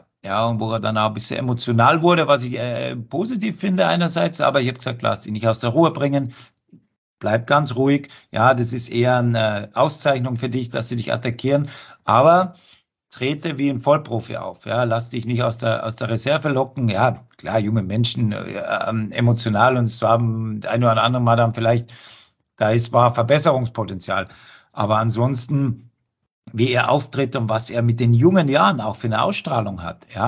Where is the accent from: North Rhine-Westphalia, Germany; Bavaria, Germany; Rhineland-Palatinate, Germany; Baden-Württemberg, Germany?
Bavaria, Germany; now in Frankfurt, Germany; aber natürlich bin ich ein Bayer, und hier Frankfurt ist so ein bisschen die Mitte